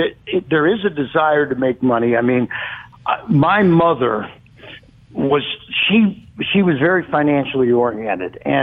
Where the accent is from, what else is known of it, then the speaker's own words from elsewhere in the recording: Cincinnati, Ohio, United States; moved away as an adult; I grew up in Cincinnati, lived there for the first 28 years of my life.